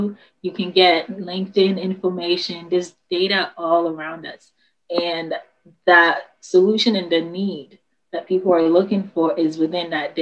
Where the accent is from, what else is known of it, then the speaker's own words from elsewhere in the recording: Ghana; now in Ashburn, United States; I was actually born and raised in Ghana, which is West Africa. My family and I moved to America about in 2004. And I've been in Virginia since then. And so my family lives in Ashburn, which is in that Nova side